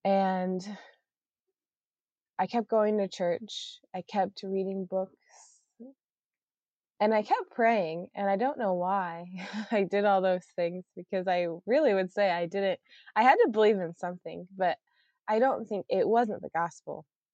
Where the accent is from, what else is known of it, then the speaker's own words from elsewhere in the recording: Ohio, United States; Yeah, so I grew up in and out of the foster care system. I grew up in Ohio